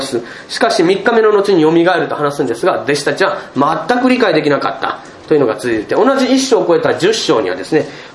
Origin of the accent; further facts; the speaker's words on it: Osaka, Japan; 大阪人やからやっぱこの話は笑いにしたいんですね。